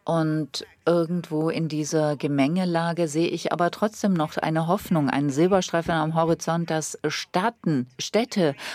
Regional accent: Rome, Lazio, Italy; Ich komme aus Rom, aber ich reise auch oft nach Neapel.

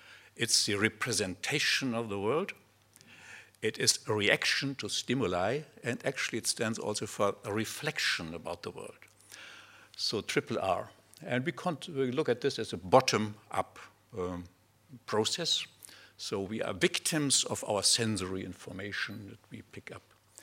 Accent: Germany; accent: German; English is a second language; I should also say that English is not my first language. You hear that already. I have a wonderful German accent, I've been told.

